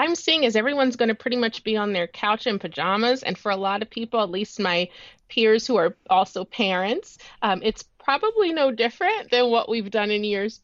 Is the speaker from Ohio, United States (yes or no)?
yes; Columbus, Ohio, United States; born or raised there